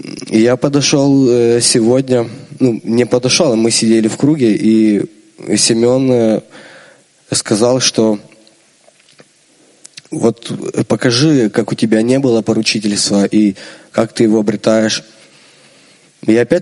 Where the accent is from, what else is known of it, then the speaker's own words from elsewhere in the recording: Kyiv, Ukraine; из Киева.